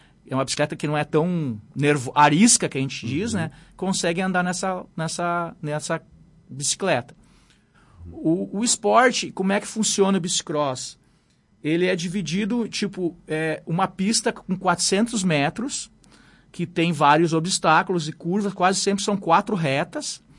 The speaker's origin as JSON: {"language": "Portuguese", "town": "Novo Hamburgo", "region": "Rio Grande do Sul", "country": "Brazil", "tie": "born or raised there", "said": "Novo Hamburgo. Eu sou natural de Novo Hamburgo. Uhum. Morei lá há 55 anos."}